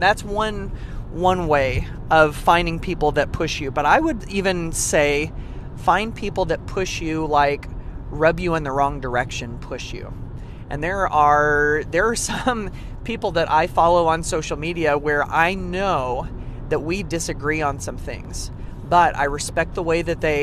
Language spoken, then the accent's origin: English; Indiana, United States; Today, I am south of Indianapolis. Remember, I'm from West Central Indiana.